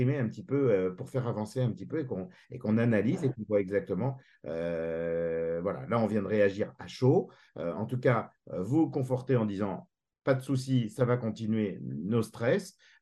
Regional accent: France; On est Français.

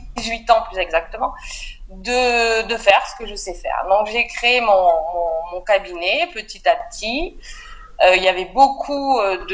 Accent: Toulouse, Occitanie, France; moved away as an adult; now in Morocco; Alors, je suis de Toulouse, française de Toulouse.

